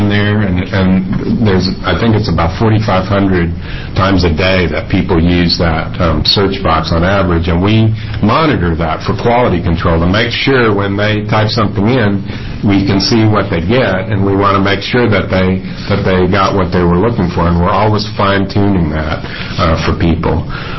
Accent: Texas, United States; accent: Texan; If that's where you're wondering about my accent, I'm a escaped Texan.

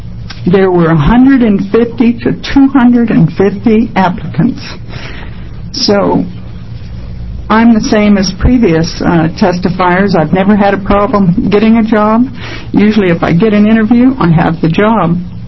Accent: Forest Grove, Oregon, United States; from Forest Grove. Oregonian, native Oregonian, who's been employed for 35 years

